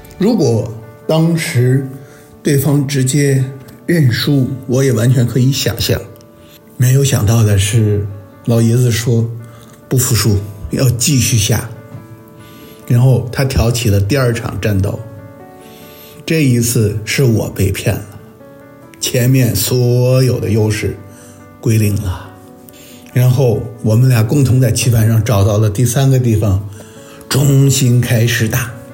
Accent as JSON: {"language": "Chinese", "country": "China", "lives_now": "Los Angeles, United States", "said": "作为一个中国人，我心里确实有一丝丝的内疚和无奈"}